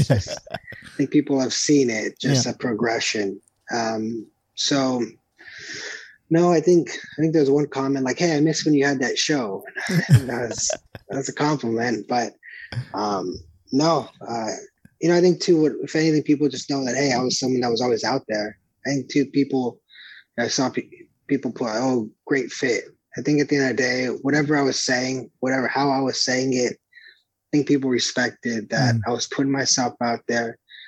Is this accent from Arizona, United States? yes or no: no; Brawley, California, United States; I'm from Brawley, but you're from Los Angeles, but we're still the Valley.